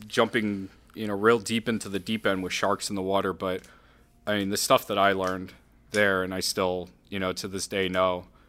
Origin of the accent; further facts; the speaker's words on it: New York, United States; now in Nashua, United States; I grew up in New York. And when my father retired, we moved up to Nashua.